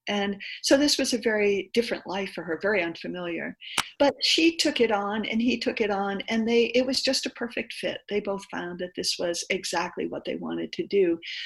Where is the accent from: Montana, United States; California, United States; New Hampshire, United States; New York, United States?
New Hampshire, United States; now in Maine, United States; I grew up in New Hampshire and have spent my entire adult life in Maine, where my family is from.